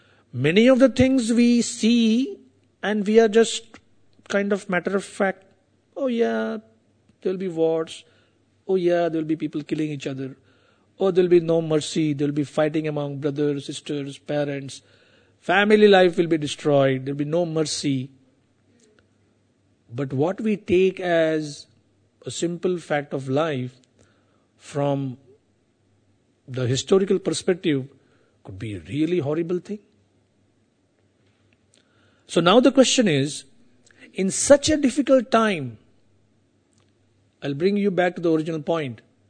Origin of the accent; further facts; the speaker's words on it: India; I come from India, so my examples would be little India-centric.